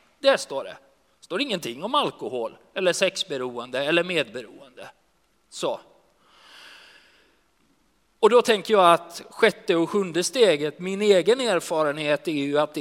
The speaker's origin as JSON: {"language": "Swedish", "country": "Sweden", "tie": "born or raised there", "said": "Jag är uppvuxen på Kattegatt."}